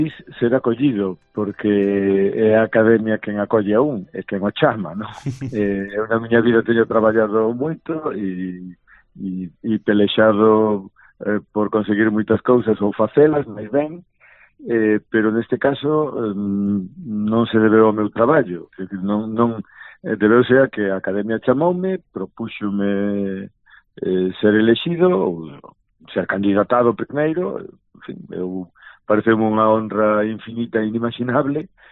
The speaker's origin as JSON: {"language": "Galician", "town": "Ribadeo", "region": "Galicia", "country": "Spain", "tie": "born or raised there", "said": "Neste caso, non son da vila, son da aldea. Tamén hai que decirlo"}